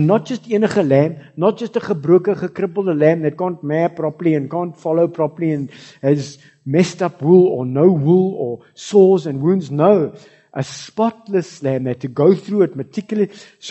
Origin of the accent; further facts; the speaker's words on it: South Africa; You know, folks, I love that we are South African.